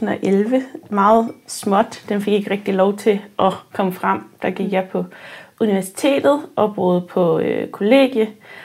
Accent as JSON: {"language": "Danish", "town": "Charlottenlund", "region": "Capital Region of Denmark", "country": "Denmark", "tie": "born or raised there", "said": "Vokset op i Charlottenlund, så det er ikke så langt fra København."}